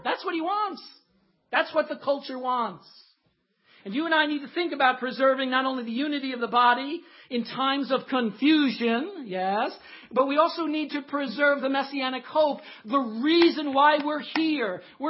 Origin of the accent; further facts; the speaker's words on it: New Jersey, United States; Sorry if I talk fast. I'm from New Jersey.